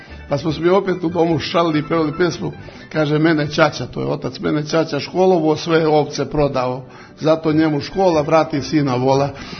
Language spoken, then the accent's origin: Serbian; Nova Pazova, Vojvodina, Serbia; also born or lived in Podgrmeč, Bosnia and Herzegovina; ja sam u Novu Pazovu došao posle prvog osnovne iz Bosanske krajine, rodom sam u Podgrmešu, ja to uvek ističem.